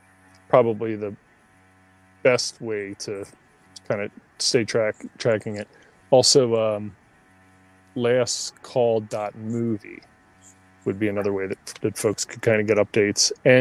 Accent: Upper Darby, Pennsylvania, United States; So I was kind of close to, I was in between Berkeley Square and Bonds Shopping Center. I was on Beverly Boulevard, backed up to that Nailers Run Park.

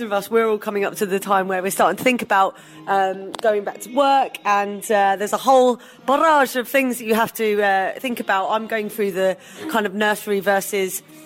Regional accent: Newcastle, North East England, United Kingdom; I am from Newcastle, so there you go.

